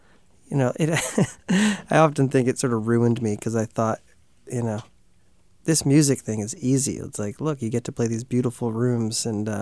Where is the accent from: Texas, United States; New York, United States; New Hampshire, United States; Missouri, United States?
New Hampshire, United States; Durham; Well, I grew up in Durham, New Hampshire. My dad is still at UNH.